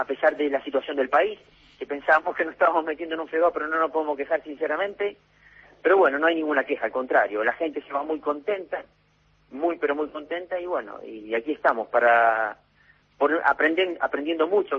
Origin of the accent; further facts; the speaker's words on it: Argentina; No, soy descendiente, soy argentino, ¿no?